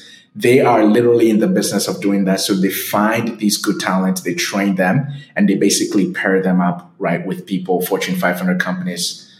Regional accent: Ghana; I'm from Ghana. I grew up speaking English. The schools taught in English.

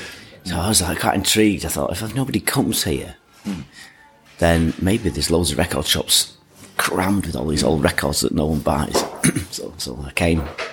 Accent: Manchester, North West England, United Kingdom; You know, I'm from Manchester.

